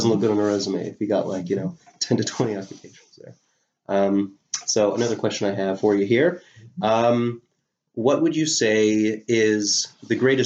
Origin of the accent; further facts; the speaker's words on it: Canada; I was born and raised in Canada, and at no point pledged allegiance to the Queen.